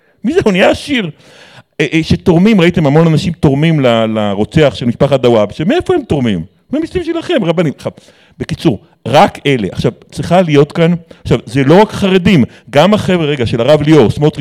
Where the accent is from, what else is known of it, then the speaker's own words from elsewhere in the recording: Kfar Yehoshua, Northern District, Israel; המובן מאליו בכפר יהושע שגדלתי בו